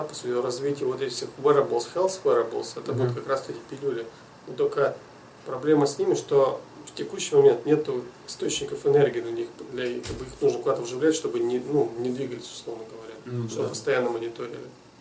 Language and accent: Russian; Perm, Perm Krai, Russia; Ну, смотри, я просто сам из Перми